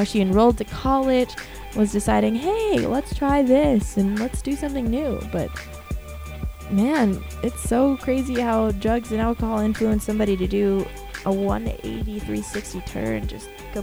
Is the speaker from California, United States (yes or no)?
yes; Los Angeles, California, United States; See, for me, it's because I'm from SoCal. I'm from LA, so I go to Universal all the time and seeing all that.